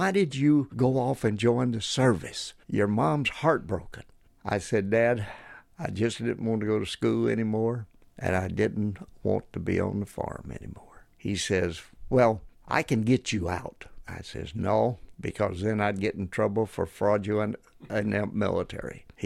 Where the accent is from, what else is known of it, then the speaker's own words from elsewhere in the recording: Birmingham, Alabama, United States; born there; I grew up, I guess you could say, in all kind of states. I was a country boy. I was born in Birmingham, Alabama.